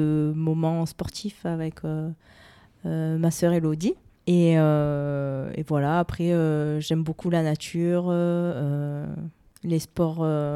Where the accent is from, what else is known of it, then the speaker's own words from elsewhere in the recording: Château-Arnoux-Saint-Aubin, Provence-Alpes-Côte d'Azur, France; Je viens de Château-Arnoux-Saint-Aubin.